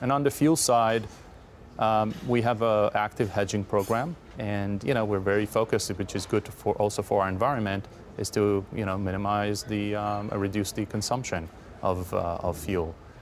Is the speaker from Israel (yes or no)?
yes; Israel; moved away as an adult; now in United States; I was born and raised in Israel, and like everybody else, I enlisted into the Israeli Air Force.